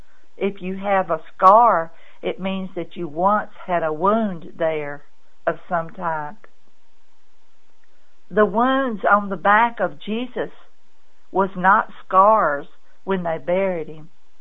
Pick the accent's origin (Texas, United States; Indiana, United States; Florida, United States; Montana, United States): Texas, United States; Now, I was raised in West Texas where they have mesquite bushes.